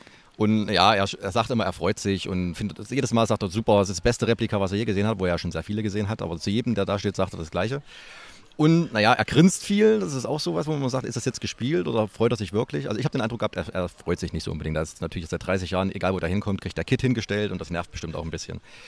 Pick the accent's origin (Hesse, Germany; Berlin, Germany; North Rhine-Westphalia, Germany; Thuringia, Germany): Thuringia, Germany; Erfurt; Doch, ich bin Erfurter.